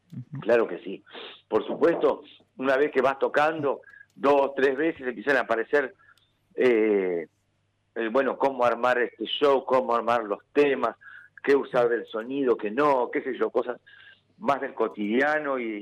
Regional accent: Buenos Aires, Argentina; yo como buen porteño me tengo que callar la boca ahí.

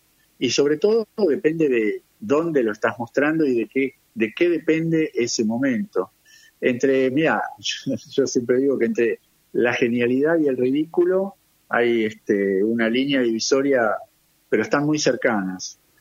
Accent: Argentina; somos argentinos.

